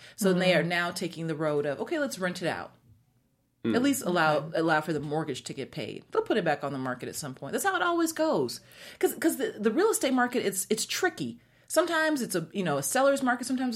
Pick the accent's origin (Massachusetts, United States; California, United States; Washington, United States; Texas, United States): Washington, United States; Seattle; you know, I grew up in Seattle, Washington, and I grew up on Lake Washington. I grew up with having boats and stuff around me. We had the Puget Sound.